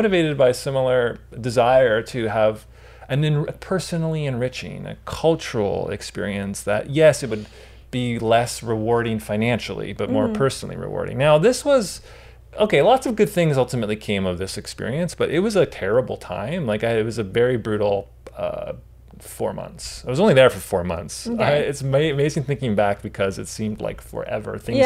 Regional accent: Canada; Douglas Copeland also being Canadian and me trying to be a Canadian writer.

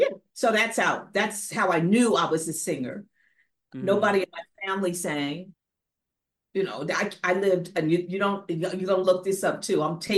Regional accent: Newark, New Jersey, United States; I'm from Newark, New Jersey, originally.

